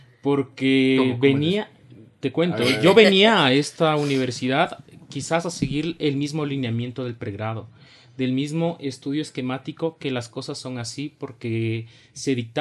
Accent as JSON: {"language": "Spanish", "town": "Quito", "region": "Pichincha", "country": "Ecuador", "said": "yo netamente soy de acá de Quito"}